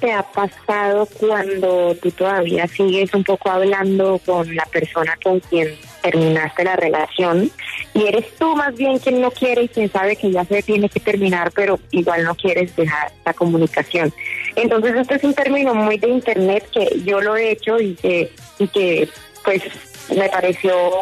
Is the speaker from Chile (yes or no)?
no; Bucaramanga, Santander, Colombia; Y más como colombiana. O sea, yo crecí en Bucaramanga, Colombia, donde pues la factoría, champeta, la música colombiana, todo es absolutamente presente y ecléctico.